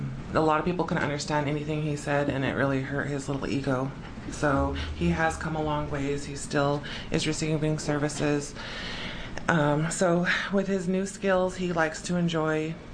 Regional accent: Warm Springs, Oregon, United States; I'm from Warm Springs.

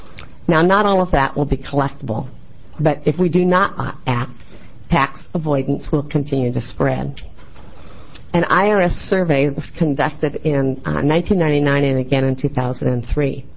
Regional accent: Portland, Oregon, United States; I'm from Portland, Oregon, and I'm chair of Tax Fairness Oregon.

